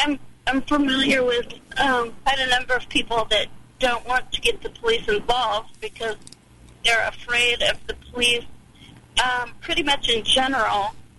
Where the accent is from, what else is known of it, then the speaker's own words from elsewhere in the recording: Kansas City, Kansas, United States; I'm from Kansas City, Kansas.